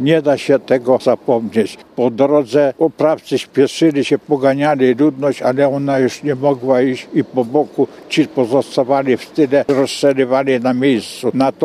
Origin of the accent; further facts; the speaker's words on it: Tarnogród, Lublin Voivodeship, Poland; now in Biłgoraj, Poland; zamieszkał obecnie w Biłgoraju, a pochodzę z Tarnogrodu.